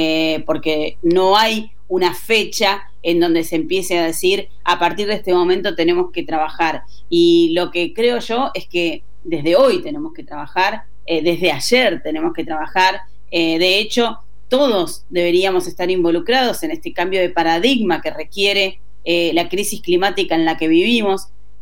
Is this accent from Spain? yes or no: no; Patagonia, Argentina; Yo soy patagónica